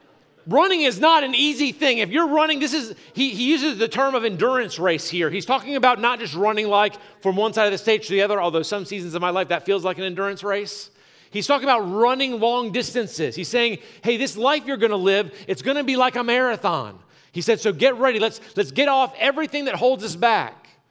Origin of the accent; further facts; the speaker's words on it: Newport News, Virginia, United States; born there; If I look at from when I was born in Newport News, Virginia, son of a naval officer